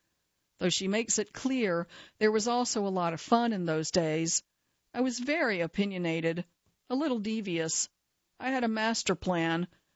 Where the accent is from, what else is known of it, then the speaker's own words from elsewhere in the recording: Nashville, Tennessee, United States; because I grew up in Nashville, too, and went to a different girls' school.